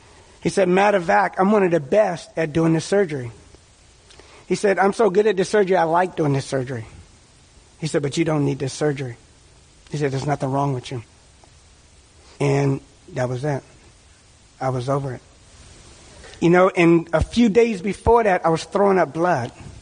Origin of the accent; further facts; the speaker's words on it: Washington, District of Columbia, United States; I grew up in a really rough area. I'm from Washington, D.C., and I grew up in a really rough area.